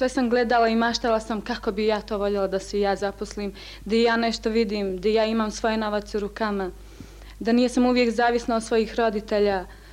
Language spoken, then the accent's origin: Serbian; Plav, Montenegro; rodom sam iz Plava